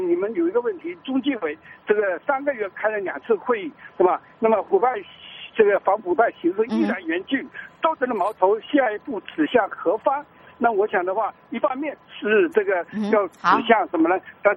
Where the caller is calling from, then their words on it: Fujian, China; 我是福建的